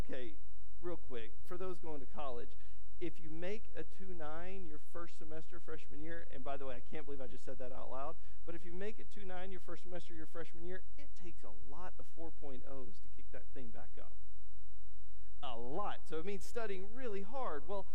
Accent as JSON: {"language": "English", "town": "San Angelo", "region": "Texas", "country": "United States", "tie": "born or raised there", "said": "Partly it's growing up in San Angelo, so you know everybody."}